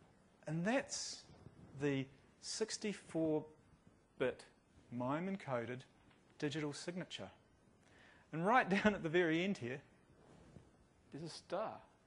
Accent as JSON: {"language": "English", "town": "Christchurch", "region": "Canterbury", "country": "New Zealand", "said": "So, bringing it all together, I'm from Christchurch."}